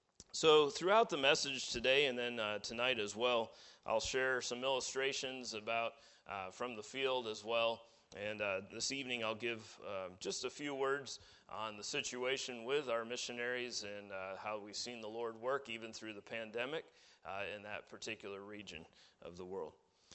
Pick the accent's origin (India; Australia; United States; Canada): United States; New Hampshire; now in Huntsville, United States; And I said I would never live in Alabama. I'm from New Hampshire. Never say never, because guess where I live? I live in Alabama now.